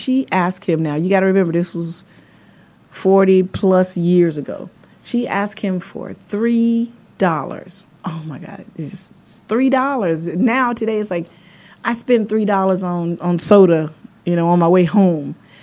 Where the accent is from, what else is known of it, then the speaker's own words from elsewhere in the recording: Louisiana, United States; I'm from Natal, Benny, Louisiana.